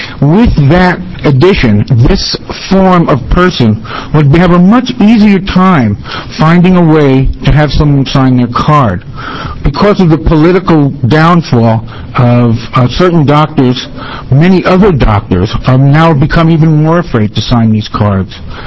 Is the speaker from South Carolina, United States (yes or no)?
no; Eugene, Oregon, United States; I'm an attorney from Eugene, Oregon.